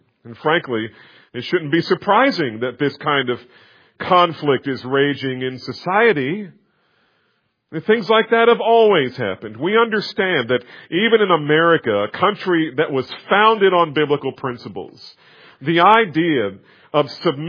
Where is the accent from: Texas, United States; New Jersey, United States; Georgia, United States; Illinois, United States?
New Jersey, United States; I mean, I grew up in New Jersey. I understand this.